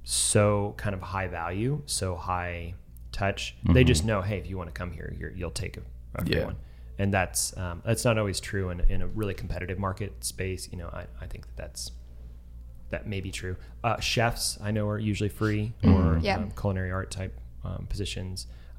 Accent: Midwest, United States; I say niche. I'm a Midwesterner.

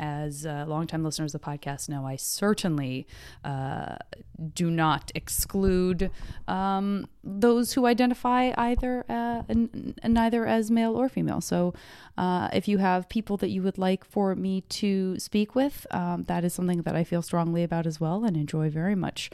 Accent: Arizona, United States; I'm from Arizona, but yeah, had public schools that, my public schools were fine arts.

